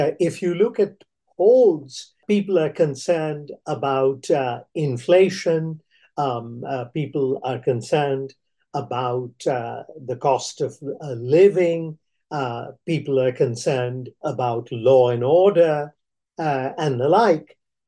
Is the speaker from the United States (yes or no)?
no; West Bengal, India; or say in my home state of West Bengal, where they are going at it hammer and tongs to try and make inroads